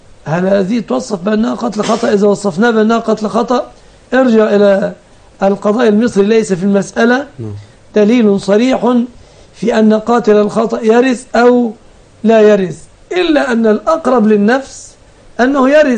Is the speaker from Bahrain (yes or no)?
no; Egypt; وأسأل الله أن يحفظ بلادنا مصر